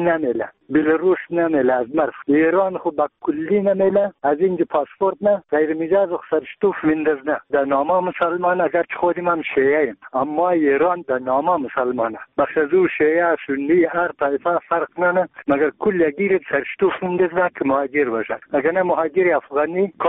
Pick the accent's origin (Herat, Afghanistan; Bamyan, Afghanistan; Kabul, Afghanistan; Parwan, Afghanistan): Bamyan, Afghanistan; ما یک تن از بامیانیم.